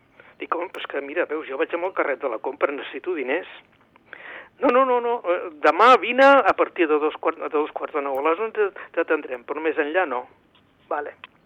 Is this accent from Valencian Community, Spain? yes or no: no; Vilanova, Catalonia, Spain; jo sóc de Vilanova, però sí. Per coses familiars, entre setmana estic a Manresa.